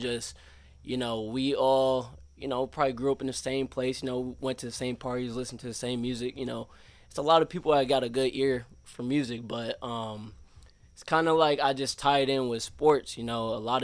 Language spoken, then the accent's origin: English; Romulus, Michigan, United States; Yeah, so I grew up in Romulus, but I went to Woodhaven, played sports, you know, I had a close family.